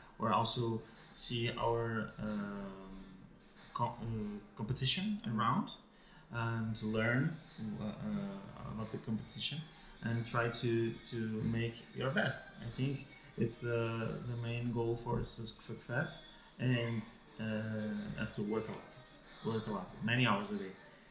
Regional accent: Vila Nova de Gaia, Norte, Portugal; now in Porto, Portugal; I'm from Gaia.

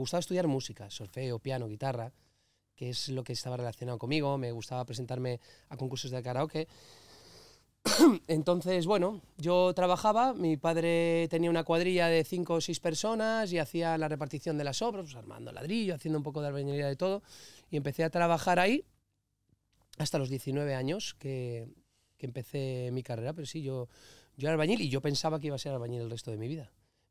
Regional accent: San Vicente de la Barquera, Cantabria, Spain; es lo que me lleva a mi barrio, a mi pueblo, a San Vicente a la Barquera

